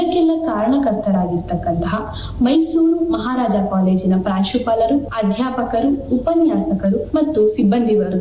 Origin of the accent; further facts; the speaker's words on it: Tadagavadi, Karnataka, India; ನನ್ನ ಊರು ಮಂಡ್ಯ ಜಿಲ್ಲೆಯ ತಡಗವಾಡಿ ಗ್ರಾಮ.